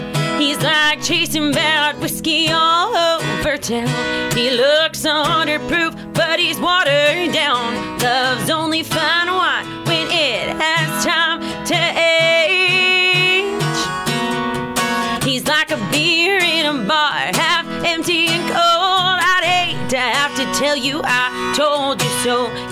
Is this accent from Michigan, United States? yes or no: no; Sacramento, California, United States; And it's really funny because I'm from Sacramento, and we call Sacramento Sac.